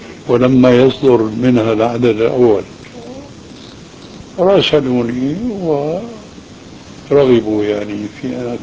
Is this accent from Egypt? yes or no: no; Syria; وكان هذا كما يقولون عندنا في سوريا وش الضيق.